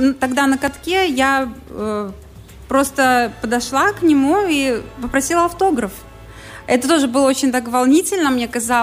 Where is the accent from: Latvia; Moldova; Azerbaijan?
Latvia; Daugavpils, Latgale; когда они поняли, что я из Даугавпилса